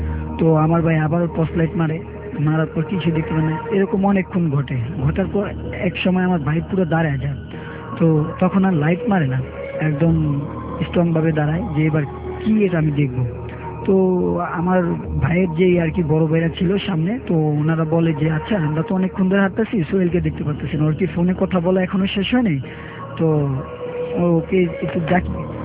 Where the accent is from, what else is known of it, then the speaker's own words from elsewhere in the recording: Bhola, Barisal Division, Bangladesh; আমি ভোলা থেকে এসেছি।